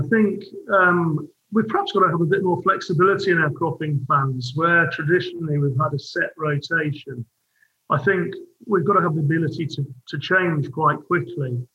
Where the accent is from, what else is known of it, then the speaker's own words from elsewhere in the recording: United Kingdom; I think one big concern we've all got at the moment as British farmers is that politically we're still importing food that's produced to a lesser standard.